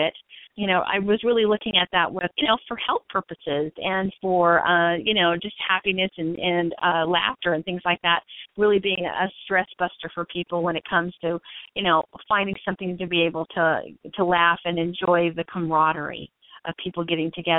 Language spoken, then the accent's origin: English; California, United States; Yeah. I'm from California. I'm from